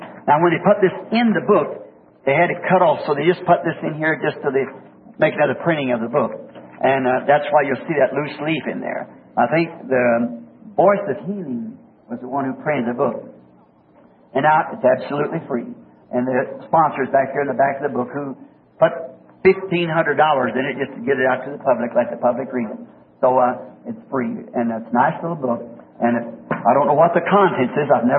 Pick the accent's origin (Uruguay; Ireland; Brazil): Ireland; My people are Catholic, as you know, being an Irishman.